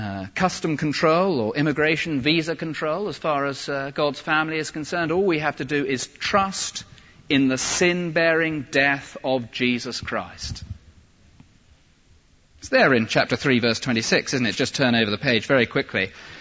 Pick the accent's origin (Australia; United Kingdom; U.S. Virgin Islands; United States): United Kingdom; I mean, I take it I'm a member of the British people on the basis of my birth.